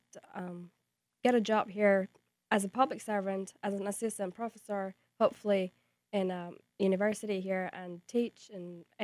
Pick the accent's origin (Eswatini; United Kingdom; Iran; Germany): Iran; moved away as an adult; also born or lived in Malaysia / Australia; now in Columbia, United States; I'm from Iran. I was born there and grew up in Iran, but then I traveled to Malaysia. I lived in Australia, went to school there, worked there, and I arrived here last August